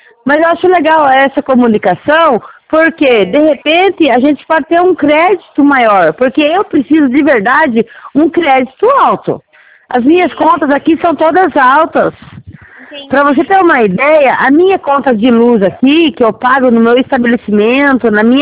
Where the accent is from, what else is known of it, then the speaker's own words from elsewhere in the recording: Capão Bonito, São Paulo, Brazil; A gente somos do interior, né? Nós somos de Capão Bonito, interior. De São Paulo dá uns 200 e pouco, 300 quilômetros.